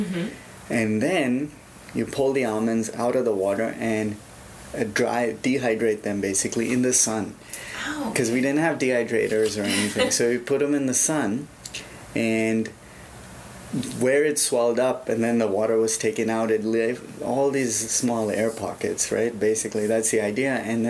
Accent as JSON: {"language": "English", "town": "Mumbai", "region": "Maharashtra", "country": "India", "tie": "born or raised there", "said": "As a kid, I grew up in Bombay, in India."}